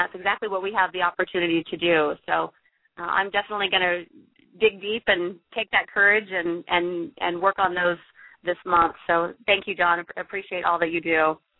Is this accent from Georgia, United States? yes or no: no; Bakersfield, California, United States; I'm in my hometown of Bakersfield this week